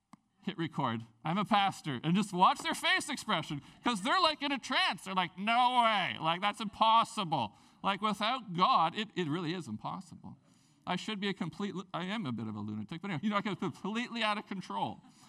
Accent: Prince Rupert, British Columbia, Canada; And so many of you know my story, growing up in Prince Rupert. I remember when I go back there now and I see my friends

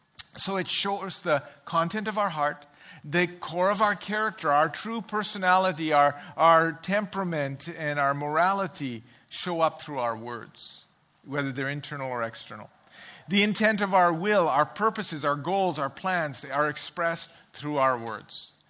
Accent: England, United Kingdom; so I grew up in England, okay?

